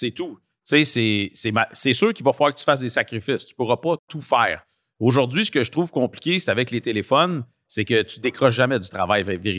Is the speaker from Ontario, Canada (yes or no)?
no; Montréal-Nord, Quebec, Canada; Moi, j'ai grandi à Montréal-Nord.